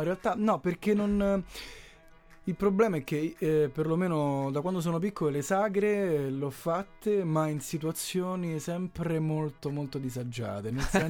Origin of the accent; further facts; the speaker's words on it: Rome, Lazio, Italy; quello che perlomeno personalmente ho vissuto da romano